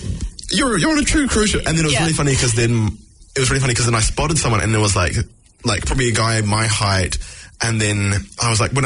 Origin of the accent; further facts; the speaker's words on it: Jamaica; as proud as I am as a Jamaican